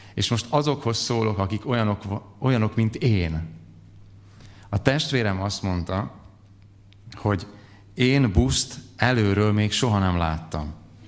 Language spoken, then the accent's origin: Hungarian; Southern Slovakia, Slovakia; akkor Felvidékről származom, most is Felvidéken élünk